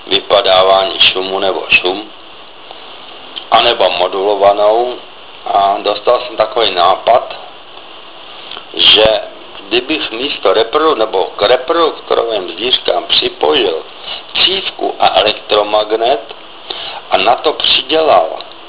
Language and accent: Czech; Poděbrady, Central Bohemian Region, Czechia; also born or lived in Mladá Boleslav; Já pocházím v podstatě z Poděbrad, kde jsem prožil válku, vlastně jsem se narodil v Boleslavi